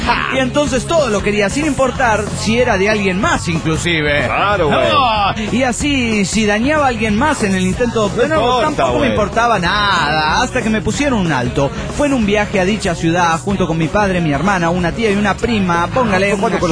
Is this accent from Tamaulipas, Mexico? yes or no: yes; Nuevo Laredo, Tamaulipas, Mexico; de Nuevo Laredo, México.